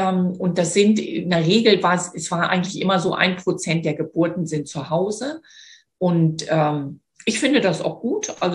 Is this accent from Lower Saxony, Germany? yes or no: yes; Lower Saxony, Germany; now in Hamburg, Germany; ich komme aus Niedersachsen und so richtig vom platten Land.